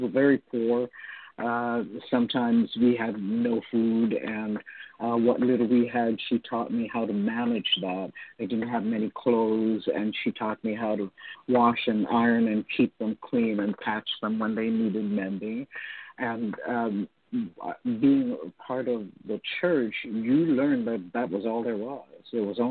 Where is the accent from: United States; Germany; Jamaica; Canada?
Jamaica; Growing up in Jamaica, it was very strict. I went to church, I went to school, I went home.